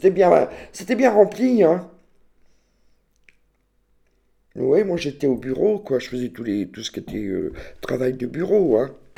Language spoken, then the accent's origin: French; Saint-Pierre-sur-Orthe, Pays de la Loire, France; Je suis né à Saint-Pierre-sur-Orthe, dans la Mayenne, à quelques kilomètres de Batillé. J'ai fait mes études à Évron, suite à Laval.